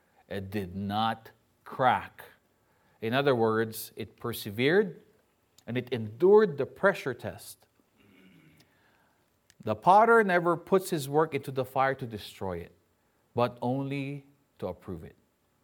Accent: Baguio, Cordillera Administrative Region, Philippines; So that was a first for me because I'm from Baguio. Baguio, we had bridges, you know?

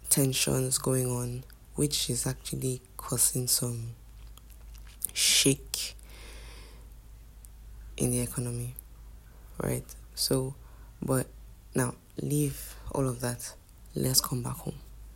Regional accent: Nigeria; how we can best cushion ourselves in these times as Nigerians and as people generally

